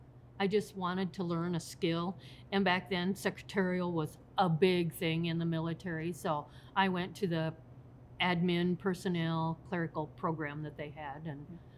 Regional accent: Iowa, United States; moved away as an adult; also born or lived in Sibley, United States; I grew up in Iowa, let's say that. I was born in Sibley, lived around Lamar's, lived around Sioux City, lived around Council Bluffs, graduated from Red Oak High School in Red Oak, Iowa.

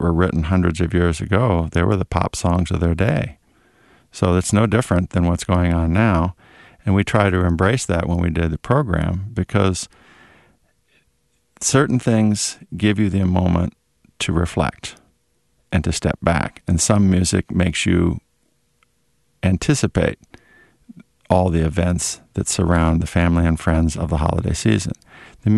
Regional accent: Florida, United States; also born or lived in Ithaca, New York; I grew up in Florida. I was born in Ithaca, New York

